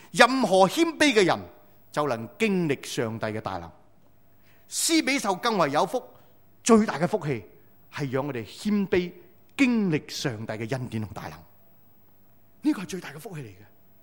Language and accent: Chinese; China; 何况吃我们中国人的百鸟归巢